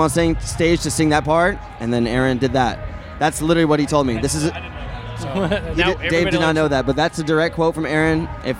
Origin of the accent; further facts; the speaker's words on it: Pennsylvania, United States; We're from Pennsylvania, so.